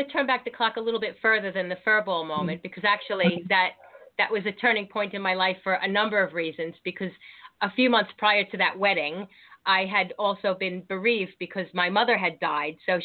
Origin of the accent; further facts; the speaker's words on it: Long Island, New York, United States; moved away as an adult; now in England; I hail from Long Island, New York, and I spent 19 years of my life there, and I moved over here when I was just after I turned 20, I moved here